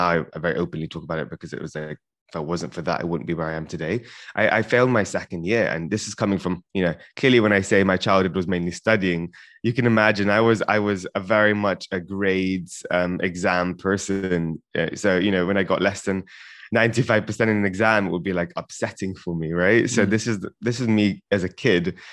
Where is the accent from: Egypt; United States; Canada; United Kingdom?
United Kingdom; London; So me and my sister, we were born in London, close to North London. So grew up here, went to the same school for 11 years.